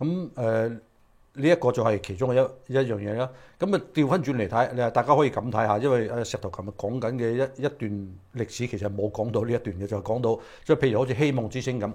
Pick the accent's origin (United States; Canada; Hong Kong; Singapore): Hong Kong; 我哋香港人又好，或者係我哋講粵語嘅人又好